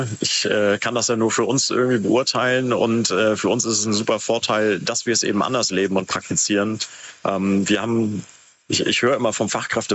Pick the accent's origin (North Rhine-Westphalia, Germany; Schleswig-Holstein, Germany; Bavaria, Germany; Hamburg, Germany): Schleswig-Holstein, Germany; Bad Segeberg; ich komme aus Bad Segeberg, also total langweilig eigentlich, aber wenn ich ganz ehrlich bin, dann ist es so, dass mein Papa aus Pakistan kommt